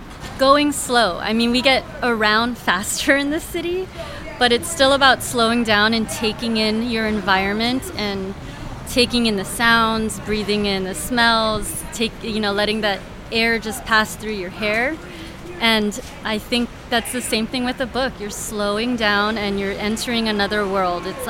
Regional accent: Honolulu, Hawaii, United States; now in San Francisco, United States; I grew up in Hawaii.

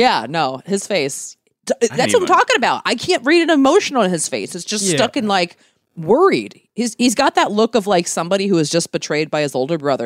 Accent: Glen Burnie, Maryland, United States; Like Severn Park, Glen Burnie. It's just south of Baltimore.

